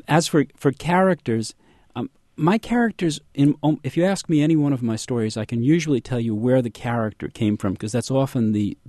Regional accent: New Jersey, United States; moved away; I'm from New Jersey, and when I first moved to the South, after I was there a month or so, I would find myself slowing down and picking up a Southern accent

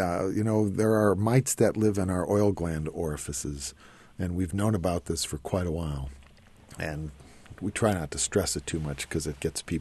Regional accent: United States; I'm an American.

